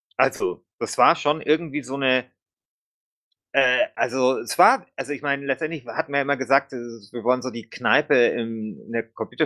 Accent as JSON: {"language": "German", "town": "Munich", "region": "Bavaria", "country": "Germany", "tie": "born or raised there", "said": "ich bin ja gebürtiger Münchner. Also meine Mama ist Spanierin, mein Vater kommt aus dem Rheinland. Aber ich bin in München geboren und ich bin halt Münchner."}